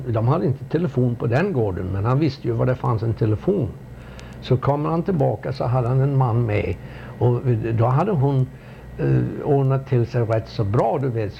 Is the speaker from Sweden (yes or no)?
no; Chicago, Illinois, United States; Men så fort de börjar på att få veta att vi var från Chicago, då drog de sig undan lite, undan för undan, du vet.